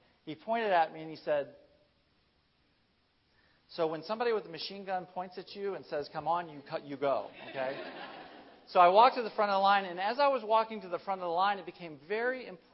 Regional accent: United States; I was benefiting from the privilege of being an American citizen and being of my ethnicity and my background and my relative socioeconomic status.

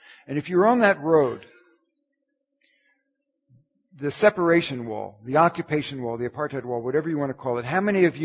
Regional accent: Philadelphia, Pennsylvania, United States; born there; I was born in 1948 in Philadelphia.

